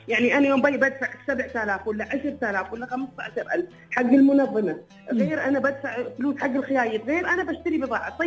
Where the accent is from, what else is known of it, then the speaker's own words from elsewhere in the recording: Dubai, United Arab Emirates; انا من دبي.